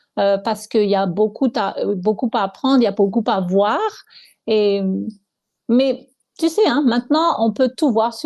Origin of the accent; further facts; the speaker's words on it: Madagascar; Je suis née à Madagascar, j'ai grandi à Madagascar, plutôt dans une famille matriarcale parce que j'ai été élevée par ma mère, ma grand-mère et mes 2 tantes.